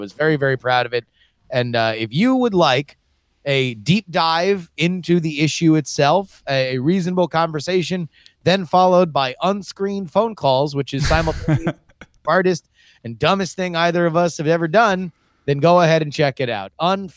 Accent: Florida, United States; now in California, United States; You know, when as a Steelers fan growing up in South Florida, like even now living in California

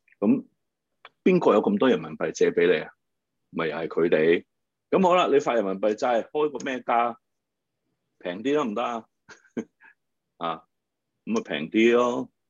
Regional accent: Hong Kong; 很多人就以為是為了保護我們香港人，為了求令到我們香港人得到安心

